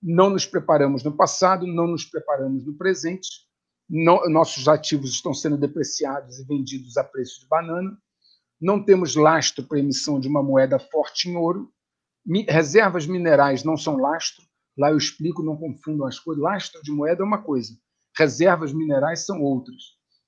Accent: Brazil; Então, o que nós, enquanto brasileiro, precisamos entender?

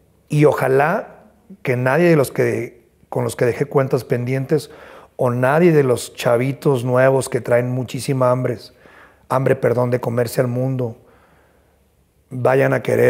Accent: Monterrey, Nuevo León, Mexico; y en mi tierra, Monterrey, Nuevo León, pues es motivo de alegría

